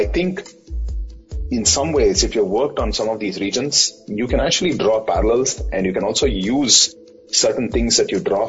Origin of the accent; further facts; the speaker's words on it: Bangalore, Karnataka, India; college, for example, in India, and obviously I am from Bangalore.